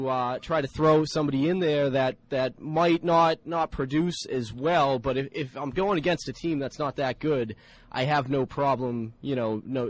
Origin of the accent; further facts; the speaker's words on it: Boston, Massachusetts, United States; accent: Boston; There's my Boston accent.